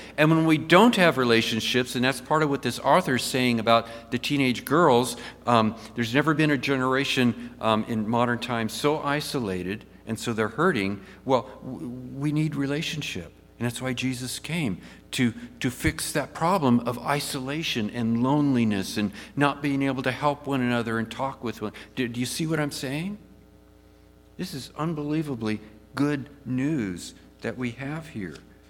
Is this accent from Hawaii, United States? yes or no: no; California, United States; Just look at my home state, California.